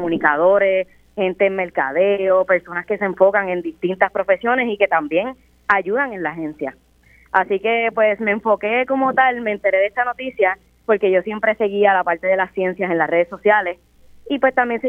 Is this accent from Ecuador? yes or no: no; Guayama, Puerto Rico; soy de Guayama, tengo 21 años y soy estudiante de periodismo